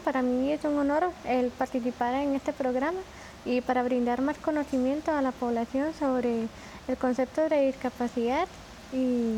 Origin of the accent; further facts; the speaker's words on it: Alajuelita, San José, Costa Rica; Bueno, yo soy oriunda del Cantón de Alajuelita.